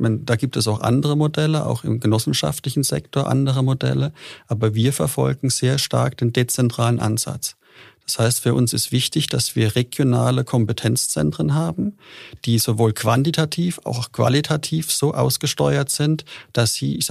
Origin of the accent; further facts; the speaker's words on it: Rhineland-Palatinate, Germany; Wir sind ja aus Rheinland-Pfalz.